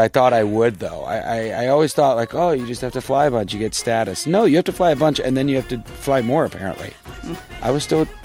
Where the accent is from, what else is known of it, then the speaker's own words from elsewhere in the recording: United States; born there; Yeah, I'm American born.